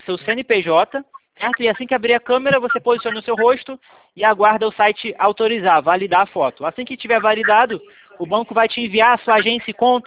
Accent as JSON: {"language": "Portuguese", "region": "Rio de Janeiro", "country": "Brazil", "said": "Eu sou do Rio."}